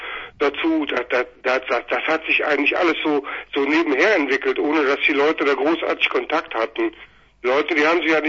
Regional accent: Bonn, North Rhine-Westphalia, Germany; Ja, genau, wir kommen aus Bonn.

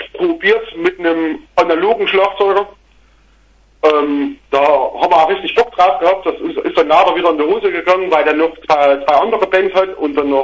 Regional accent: Tambach-Dietharz, Thuringia, Germany; Wir kommen aus dem Thüringer Wald, ja.

